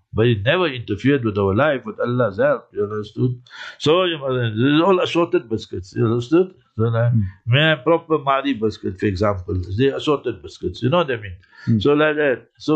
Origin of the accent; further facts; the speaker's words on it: Karachi, Sindh, Pakistan; when I came from Karachi, and I just told my mom, I want to get married, and I'm tired of all this Pakistan food.